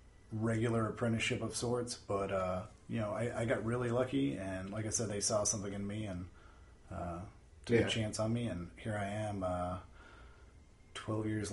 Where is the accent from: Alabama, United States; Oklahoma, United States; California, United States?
Oklahoma, United States; growing up in Oklahoma, there weren't tattoo shops.